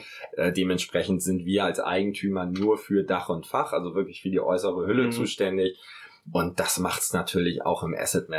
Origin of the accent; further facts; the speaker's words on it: Hamburg, Germany; Also ich komme ja selber aus Hamburg